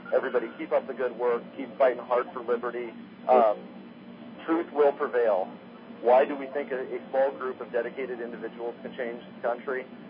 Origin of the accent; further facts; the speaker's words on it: Texas, United States; I grew up in Central Texas, and I worshipped Dr. Paul since I was knee-high to a grasshopper, let me tell you.